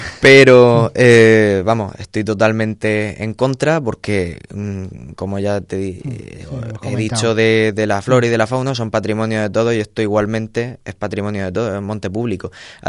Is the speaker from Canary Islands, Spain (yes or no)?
no; Orihuela, Valencian Community, Spain; Y que es mi pueblo, por supuesto.